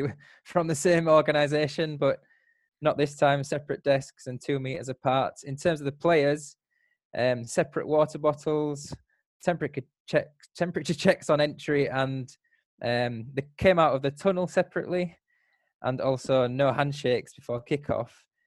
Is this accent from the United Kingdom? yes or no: yes; England, United Kingdom; now in South Korea; I came to Korea in 2014 as an English teacher, and lived in Busan, who have also just been promoted, and went to games there, but more of a socializing aspect back then. I was just on the beers, enjoying the football. And then I left, went back to England